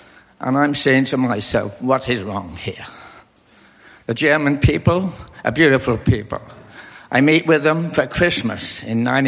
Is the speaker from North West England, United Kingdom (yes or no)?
yes; Liverpool, North West England, United Kingdom; I was born in Liverpool, and I was 13 years of age when the Second World War started. The city of Liverpool, like many cities in Britain, was bombed and smashed to smithereens. I lived through that as a teenager.